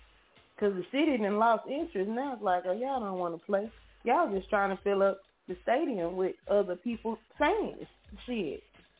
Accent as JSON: {"language": "English", "town": "Houston", "region": "Texas", "country": "United States", "said": "I'm from Houston. So I'm representing Houston."}